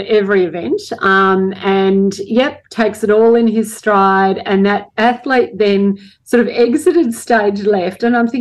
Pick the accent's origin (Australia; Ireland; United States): Australia; So the athletes marched out. We love being Australian.